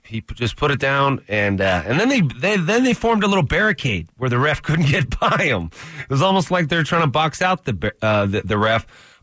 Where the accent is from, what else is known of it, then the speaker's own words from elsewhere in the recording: California, United States; I grew up a 49er fan. So I grew up in the Bay Area.